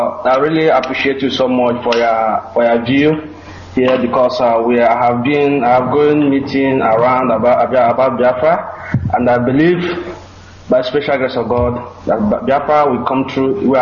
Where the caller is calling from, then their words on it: Kuala Lumpur, Malaysia; I'm calling from Malaysia.